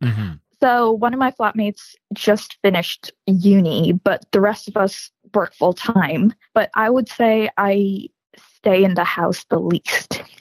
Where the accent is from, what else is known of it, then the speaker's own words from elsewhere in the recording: India; also born or lived in United States; now in London, United Kingdom; So my accent is confusing. That's because I lived in the U.S. until I was 5. And then I moved to India, and then now I live in London.